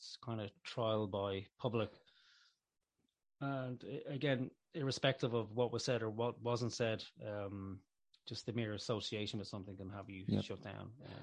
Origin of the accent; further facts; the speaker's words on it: Ireland; But yeah, I can't help it. It's part of being Irish. We have a certain level of morbidity about us.